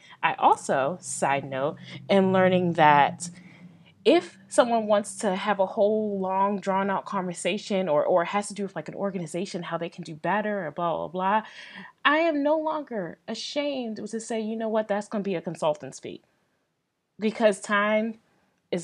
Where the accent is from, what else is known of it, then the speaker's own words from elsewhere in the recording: Baltimore, Maryland, United States; now in Missouri, United States; And you guys know I'm from Baltimore. And so my perspective typically comes from that urban background, city background